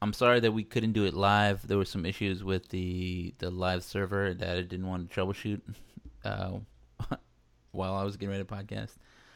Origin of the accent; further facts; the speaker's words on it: San Antonio, Texas, United States; born there; because I live in San Antonio, I know a lot of UTSA people, I was born in San Antonio, so it has an extra special meaning to me